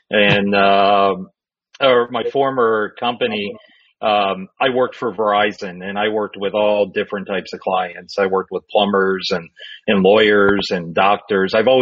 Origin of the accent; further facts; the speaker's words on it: Philadelphia, Pennsylvania, United States; Even though I'm from Philly, but cheesesteaks, Eagles, you know, fly Eagles, fly the whole nine yards.